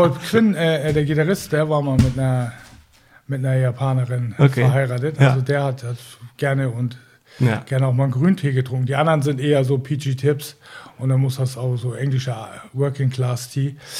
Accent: Northern Germany, Germany; das können wir uns hier als Norddeutsche, ist ja easy

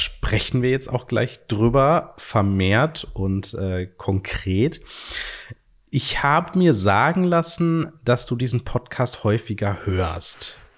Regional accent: West Germany, Germany; ich persönlich als Wessi

